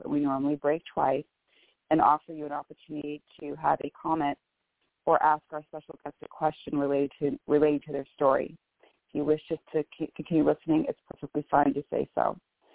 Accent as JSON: {"language": "English", "town": "Bellevue", "region": "Washington", "country": "United States", "said": "I'm from Bellevue, Washington."}